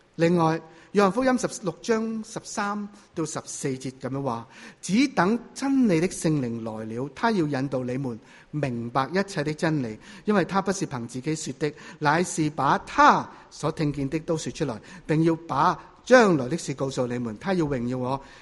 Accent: China; 当时的犹太籍的妇女也都跟我们中国人的传统有点相似，女子出嫁是有什么陪嫁的嫁妆

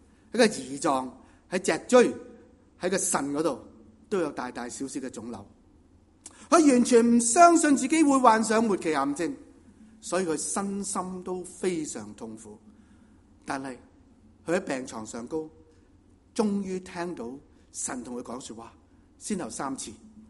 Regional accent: Guangdong, China; 我们广东人就叫做九尾鞭

